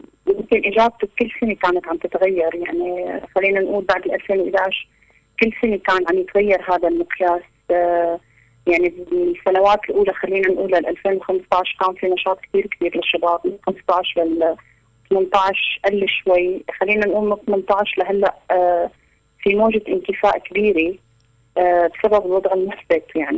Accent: Syria; من سوريا، ساكنة حاليا بالشام وناشطة مجتمع مدني.

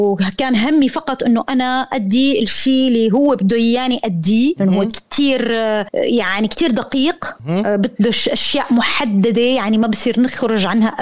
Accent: Syria; أكيد أنا يعني أي إنسان سوري أنا ما بدي أفصل حالي يعني … عن كوني أنا إنسانة سورية، عانيت اللي عاناه الشعب السوري،

